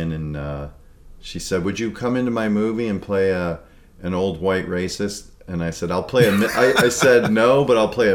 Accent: Chicago, Illinois, United States; She's from the Northwest. I'm from Chicago. So we've gone to Chicago a fair amount.

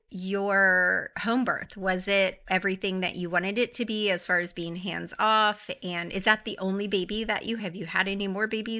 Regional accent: Clearwater, Florida, United States; So I'm from Clearwater.

